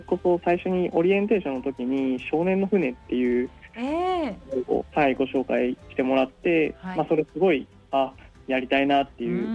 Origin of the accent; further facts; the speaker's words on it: Kumamoto, Japan; now in Hamamatsu, Japan; 僕は熊本県出身です。